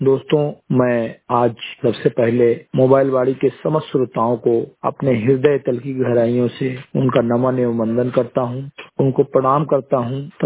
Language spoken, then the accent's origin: Hindi; Bahraich, Uttar Pradesh, India; ग्राम सभा सिमरी घटई, विकास खंड मेनपुरा, जनपद बहराइच का मूल निवासी हूं